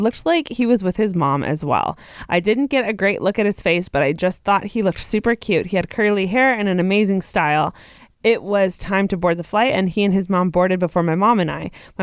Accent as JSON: {"language": "English", "region": "Texas", "country": "United States", "said": "I am from Texas and I had been in Chicago with my mom visiting a friend"}